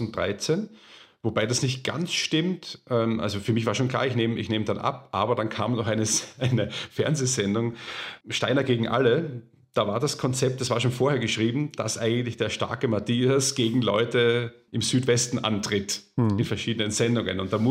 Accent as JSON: {"language": "German", "region": "Lower Austria", "country": "Austria", "tie": "born or raised there", "also_born_or_lived": "Vienna", "lives_now": "Germany", "said": "Ich bin am Land groß geworden. Wien geboren, ja, aber ich... aufgewachsen in Niederösterreich mit tollen Freunden, kleine Ortschaft"}